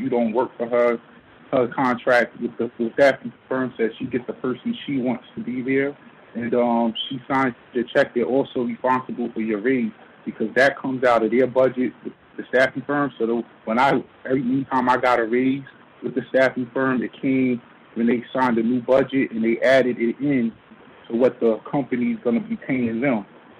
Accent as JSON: {"language": "English", "town": "Jersey City", "region": "New Jersey", "country": "United States", "tie": "born or raised there", "said": "growing up in Jersey City, I've been around a few shootings, more than I like to say"}